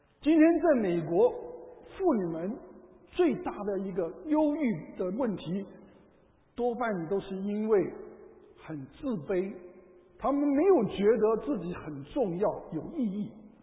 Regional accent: Taiwan; 我不记得小的时候在台湾这个过母亲节哦

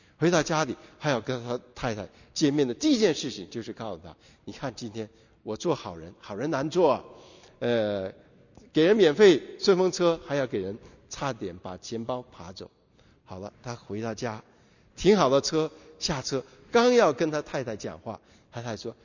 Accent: Hong Kong; 我记得我成长的时候在香港

